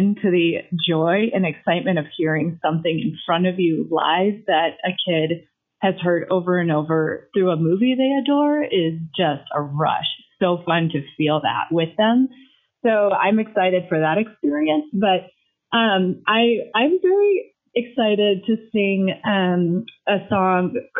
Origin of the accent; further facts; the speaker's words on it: Denver, Colorado, United States; I was born and raised in Denver and lived there, you know, came back to Denver after going away for college for a few years.